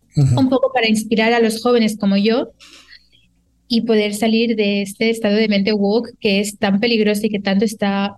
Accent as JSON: {"language": "Spanish", "country": "Spain", "said": "Y creo que otro de los problemas que hay en mi país, en España, es un país socialista"}